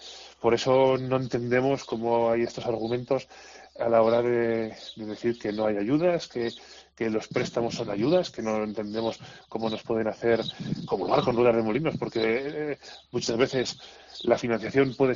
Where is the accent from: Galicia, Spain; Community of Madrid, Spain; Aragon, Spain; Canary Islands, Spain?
Aragon, Spain; Almudévar; vamos a ir a la misa de mi pueblo, en Almudévar